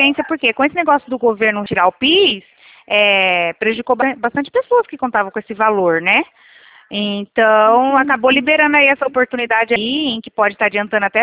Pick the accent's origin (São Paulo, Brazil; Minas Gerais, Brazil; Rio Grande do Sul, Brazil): São Paulo, Brazil; eu sou aqui do interior de São Paulo